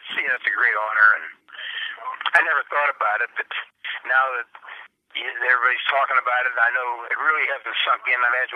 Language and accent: English; Pittsburgh, Pennsylvania, United States; Well, we were all from Pittsburgh.